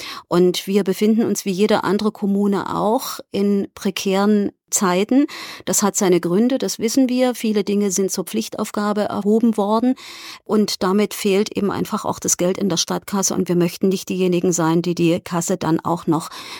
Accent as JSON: {"language": "German", "region": "East Germany", "country": "Germany", "tie": "born there", "said": "ich bin in der DDR geboren."}